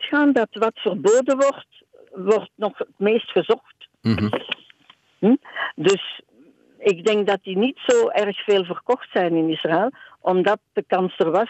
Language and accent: Dutch; Belgium; We zijn allemaal Belgen, of bijna allemaal die hier wonen